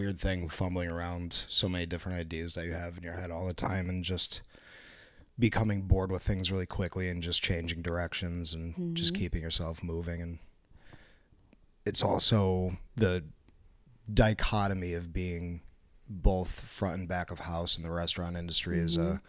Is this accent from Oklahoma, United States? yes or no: no; Waterbury, Connecticut, United States; Sure. So I'm from Waterbury, Connecticut.